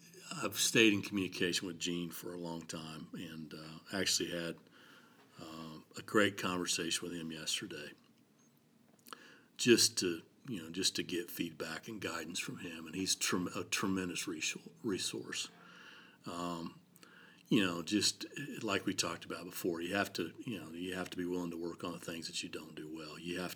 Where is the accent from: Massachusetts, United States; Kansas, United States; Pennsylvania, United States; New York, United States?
Kansas, United States; Wellington; Growing up in Wellington, Kansas, and playing football and basketball, and you come to Wichita State